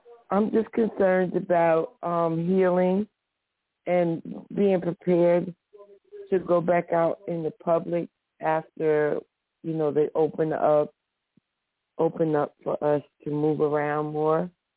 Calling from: New Jersey, United States; I'm calling from New Jersey.

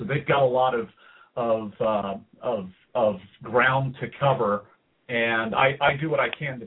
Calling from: Philadelphia, Pennsylvania, United States; By the way, I'm calling in from Philadelphia area, way out on the East Coast.

